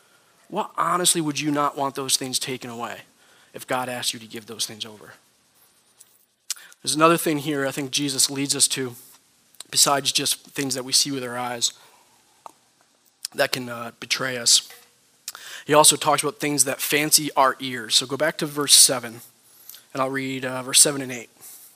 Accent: New York, United States; I mean, I'm from Schoharie County, about an hour from here. A lot of natural beauty, rivers, mountains, farms, trees, beautiful country, natural beauty.

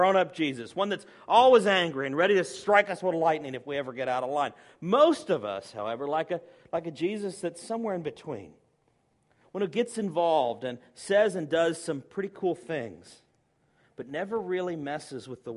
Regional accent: the South, United States; maybe it's because I'm from the South

